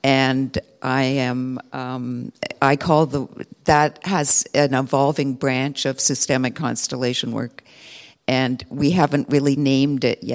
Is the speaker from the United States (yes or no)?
no; Ottawa, Ontario, Canada; So I am from Ottawa, Canada